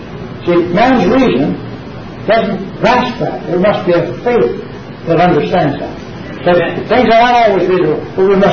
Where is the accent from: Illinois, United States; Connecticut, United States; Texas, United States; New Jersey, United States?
New Jersey, United States; I come from New Jersey, right across the United States.